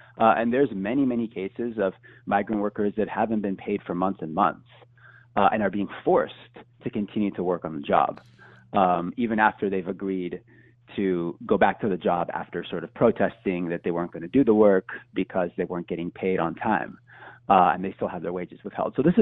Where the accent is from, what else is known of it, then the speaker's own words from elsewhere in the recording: Houston, Texas, United States; I'm a Houstonian from Texas.